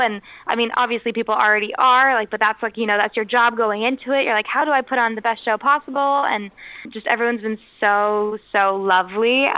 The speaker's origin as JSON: {"language": "English", "region": "California", "country": "United States", "tie": "born or raised there", "said": "I did a couple shows with them in my hometown last year, of San Francisco and Los Angeles."}